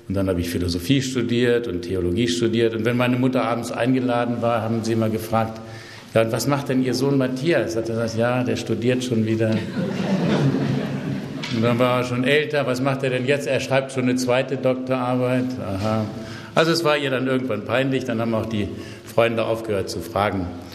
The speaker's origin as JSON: {"language": "German", "town": "Hanover", "region": "Lower Saxony", "country": "Germany", "tie": "born or raised there", "moved": "yes", "lives_now": "Vienna, Austria", "said": "Ich bin zwar so seit 20 Jahren in Wien, aber geboren in Norddeutschland, in Hannover. Mein Vater kam aus Schlesien, meine Mutter aus Pommern, geflohen, vertrieben und sind dann gelandet in Hannover. Und da bin ich aufgewachsen"}